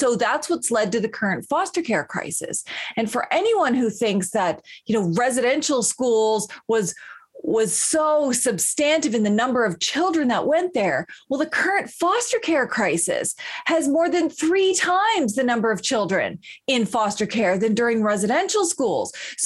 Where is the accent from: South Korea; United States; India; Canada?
Canada; Ugwaganjig, New Brunswick; My home community is Ugwaganjig, and that is often referred to as Eel River Bar First Nation. It's a small First Nation near the top of New Brunswick, and I come from a big, amazing, awesome family.